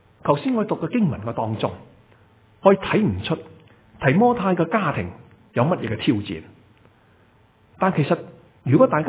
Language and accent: Chinese; China; 我们中国人的社会当中，我们的名字其实都讲出是爸爸妈妈对我们的那个期望